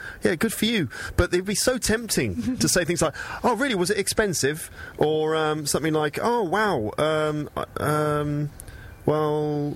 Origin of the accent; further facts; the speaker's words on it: England, United Kingdom; I wonder also if there's something about the fact that we're all English here. I wonder if that makes a difference.